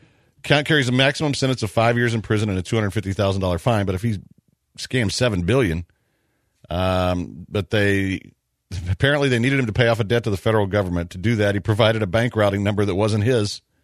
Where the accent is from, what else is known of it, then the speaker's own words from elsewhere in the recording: Houston, Texas, United States; I refer to it as the choke because I'm from Houston.